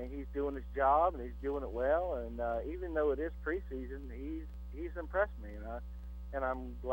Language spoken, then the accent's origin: English; Jacksonville, Florida, United States; now in Concord, United States; And I'm originally from the Jacksonville area